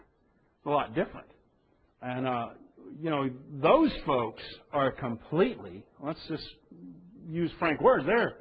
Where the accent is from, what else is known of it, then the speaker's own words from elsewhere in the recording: United States; And that's not just because I'm an American.